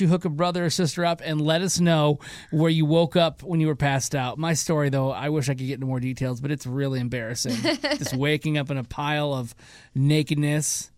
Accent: Michigan, United States; I grew up in Michigan right by the border to Windsor.

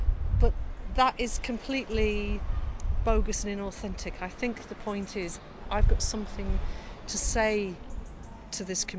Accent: Rochdale, North West England, United Kingdom; Well, you know, originally I was from Rochdale, so, everybody in the Labour Party in Rochdale joined the Pioneers.

